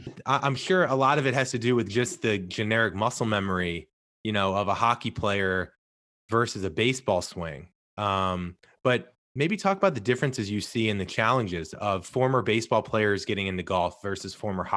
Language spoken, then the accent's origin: English; St. Louis, Missouri, United States; I'm originally from St. Louis.